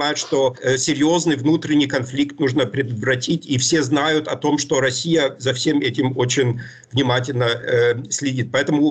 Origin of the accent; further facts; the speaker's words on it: East Germany, Germany; я вот вырос в Восточной Германии, у меня там Штази и так далее